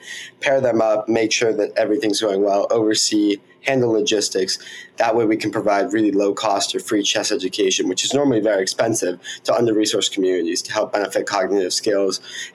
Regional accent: Mill Valley, California, United States; from Mill Valley, California. I'm studying at Stanford right now

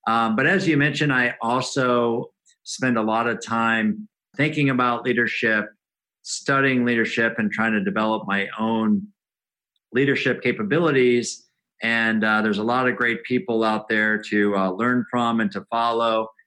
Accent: Midwest, United States; I grew up in the Midwest

